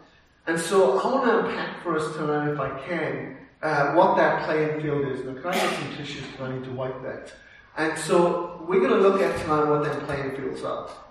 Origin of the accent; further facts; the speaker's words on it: Wales, United Kingdom; And so coming from the UK, I know some of you thought my accent was from Tasmania, but no, I'm originally from Wales.